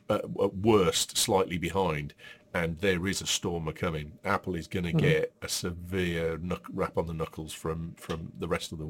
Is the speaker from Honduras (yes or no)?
no; United Kingdom; I'm a British person through and through, and I'm very proud of our country.